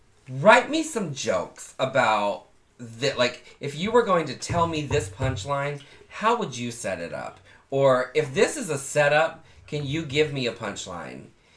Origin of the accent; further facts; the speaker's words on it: Leesburg, Florida, United States; I'm from Leesburg, Florida.